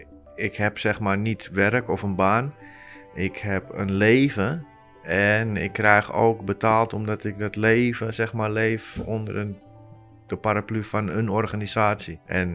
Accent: Amsterdam, North Holland, Netherlands; born there; Ik ben geboren in Amsterdam. Ik ben 35 jaar.

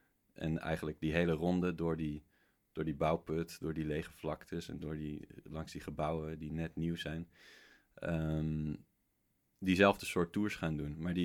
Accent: Netherlands; om daar sowieso als Nederlander naartoe

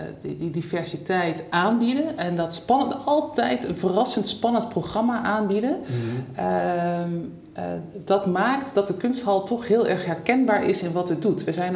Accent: South Holland, Netherlands; born there; Maar ik ben geboren in Zuid-Holland. En ik woon er nu en ik voed mijn kinderen hier nu op.

